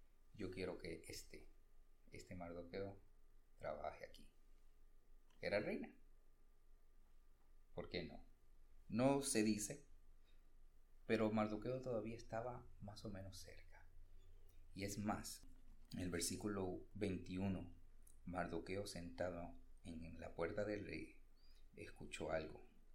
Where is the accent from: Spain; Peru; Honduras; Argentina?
Peru; Yo soy peruano.